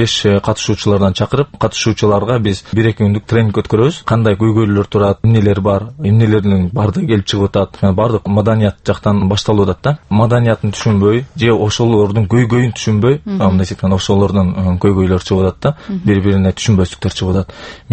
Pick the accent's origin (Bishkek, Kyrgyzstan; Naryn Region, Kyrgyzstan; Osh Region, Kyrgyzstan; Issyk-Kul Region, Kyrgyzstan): Osh Region, Kyrgyzstan; Osh; Мен мисалы өзүм Оштонмун